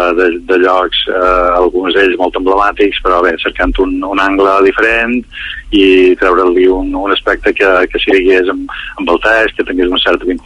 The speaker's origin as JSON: {"language": "Catalan", "region": "Balearic Islands", "country": "Spain", "said": "jo som un mallorquí ja d'aquests meus anys"}